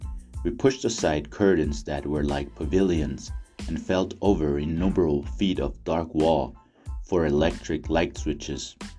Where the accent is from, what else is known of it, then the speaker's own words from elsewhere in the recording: El Paso, Texas, United States; now in São Paulo, Brazil; It's something I wrote for my hometown state. Yeah. And if you don't know right now, I'm originally from El Paso, Texas, Horizon City. And right now I'm actually living in São Paulo, Brazil. So I'm far away from my hometown.